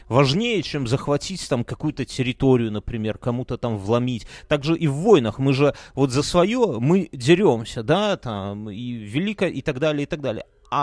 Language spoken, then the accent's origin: Russian; Belarus; мы, белорусы, мы очень своей вот земелькой вот родной, мы прямо вот малая родина, для нас это много значит.